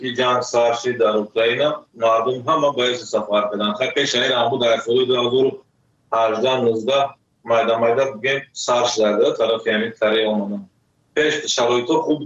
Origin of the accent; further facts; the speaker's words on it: Tajikistan; moved away as an adult; now in South Korea; سال 2015 از تاجیکستان آمدم.